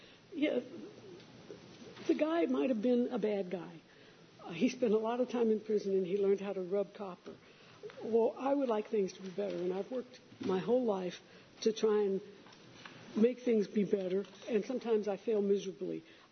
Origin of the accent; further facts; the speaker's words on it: Texas, United States; I grew up in Texas, and my dad used to take me to rural counties, and there was a jail there.